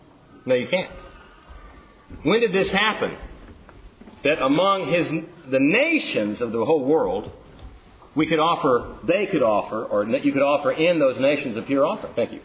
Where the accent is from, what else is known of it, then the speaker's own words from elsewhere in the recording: Texas, United States; You know, I'm from Texas. You've got to tell cool stories.